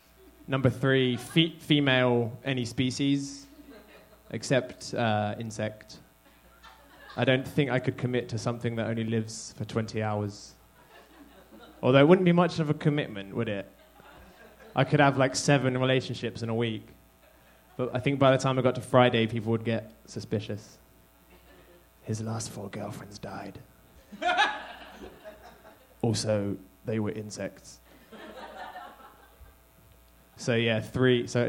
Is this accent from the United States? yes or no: no; United Kingdom; I'm British